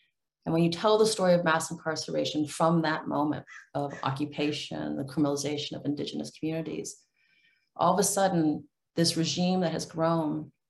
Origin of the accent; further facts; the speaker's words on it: San Diego, California, United States; I wrote that book because I grew up on the border. I'm from San Diego, California. I grew up watching the Border Patrol police our communities in the 80s before Operation Hold the Line.